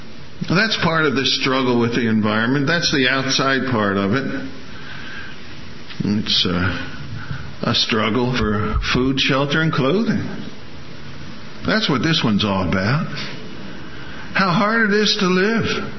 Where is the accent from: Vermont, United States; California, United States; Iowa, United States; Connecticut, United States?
Iowa, United States; Now, I come from Iowa, where there are more pigs than there are people.